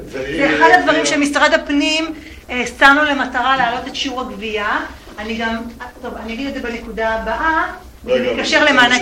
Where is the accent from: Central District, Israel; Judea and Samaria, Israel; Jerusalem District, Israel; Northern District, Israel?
Central District, Israel; Netanya; גדלתי בנתניה